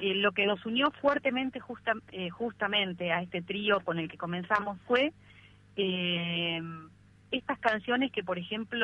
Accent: Azul, Buenos Aires Province, Argentina; Yo soy de Azul, así que vine yo de visita

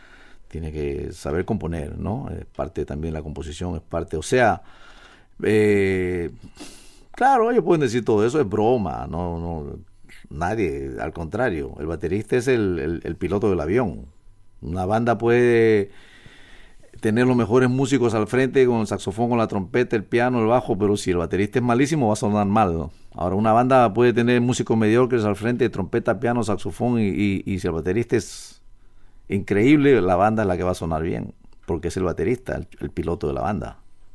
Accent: Peru; born there; yo soy sudamericano, nací en el Perú.

